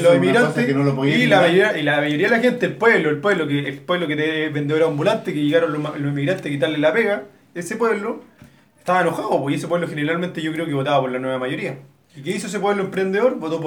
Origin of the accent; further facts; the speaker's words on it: Chile; hay gente que nosotros somos menos mapuches, somos más chilenos, pero hay muchos mapuches chilenos ya.